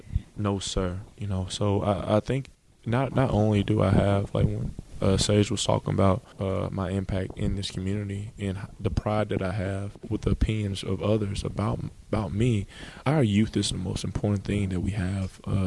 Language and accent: English; Bessemer, United States; one thing about me is I love going back to my hometown, Bessemer, and going to the library